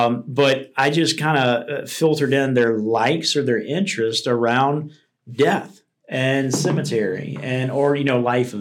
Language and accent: English; Louisiana, United States; So, well, I'm from South Louisiana. Yeah, I'm 5 hours away from home.